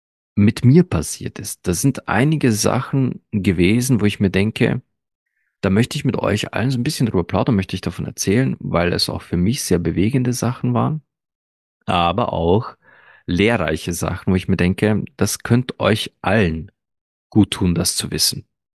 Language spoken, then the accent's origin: German; Baden-Württemberg, Germany; Ich komme aus Baden-Württemberg.